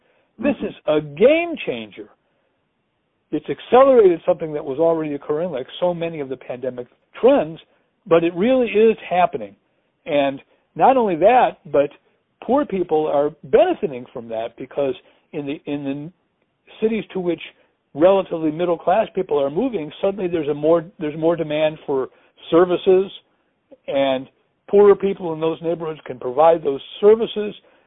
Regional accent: Cleveland, Ohio, United States; born there; I was born in Cleveland. I still have some friends there.

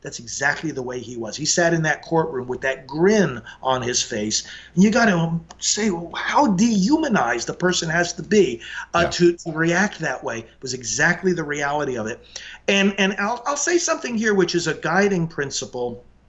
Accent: New York, United States; Yeah. And it's my home state.

